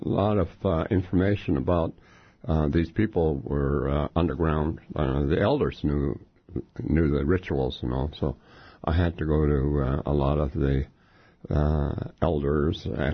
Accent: Angoon, Alaska, United States; born there; now in Sitka, United States; Yeah, although I was born in Angoon.

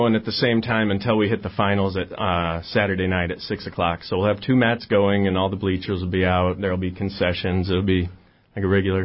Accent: Iowa, United States; Well, I grew up in a place where wrestling was kind of non-negotiable. I grew up in Iowa, so it was a big thing there.

